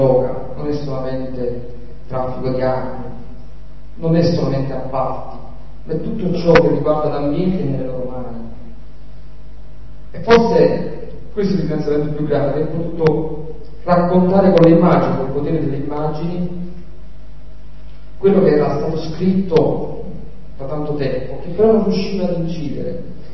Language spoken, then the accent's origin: Italian; Naples, Campania, Italy; io che vengo da Napoli e lavoro con Libera di Luigi Ciotti